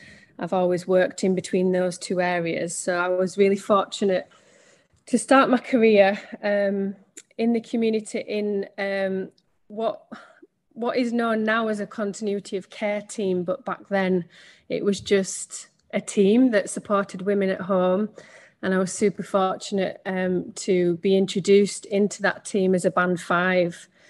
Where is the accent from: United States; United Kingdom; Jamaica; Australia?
United Kingdom; Manchester, North West England; So I'm a midwife from Manchester, and I'm a wife and a mother of three.